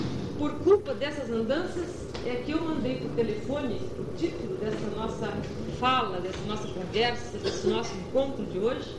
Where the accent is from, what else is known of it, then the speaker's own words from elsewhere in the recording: Brazil; eu sou brasileira, casada e feliz. E feliz. Sem idade fixa, ou seja, a idade que convém às circunstâncias.